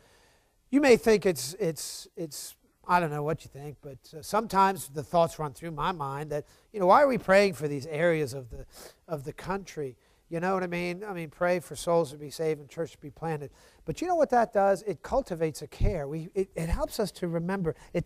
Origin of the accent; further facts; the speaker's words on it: Baltimore, Maryland, United States; born there; I'm Northeast. I was born in Baltimore, you know, and so we have our box, right?